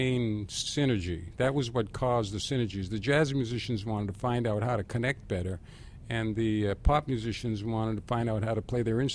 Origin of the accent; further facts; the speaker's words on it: Boston, Massachusetts, United States; One thing I regret, though, in growing up in the Boston area, now we're talking about classical music, is that Symphony Hall